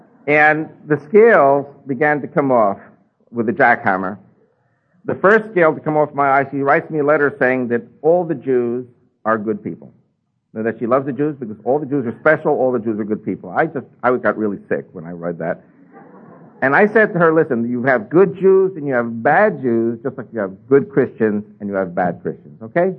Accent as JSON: {"language": "English", "region": "New York", "country": "United States", "tie": "born there", "first_language": "Spanish", "second_language": "English", "said": "I was born in New York in 1949. My parents were from Argentina, so actually Spanish is my mother tongue. My grandparents were from Russia and Poland."}